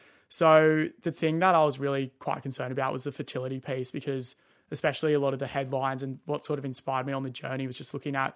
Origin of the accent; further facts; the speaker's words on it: Cronulla, New South Wales, Australia; So growing up in Cronulla, just absolutely loving the ocean, surfing, snorkeling, just getting in the ocean as much as possible. We also train in our local bay called Gunnamatta Bay down in Cronulla.